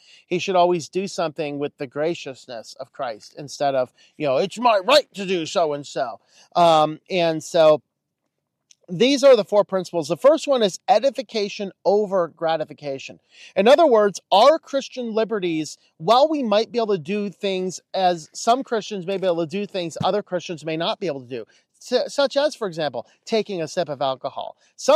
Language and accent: English; Pennsylvania, United States; obviously that's not where I'm at now, but in my home state of Pennsylvania, I should say